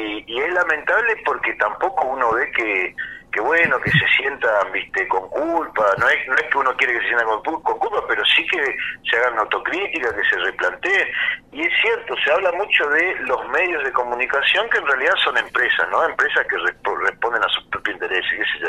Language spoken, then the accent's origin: Spanish; Argentina; soy argentino y por ende soy peronista.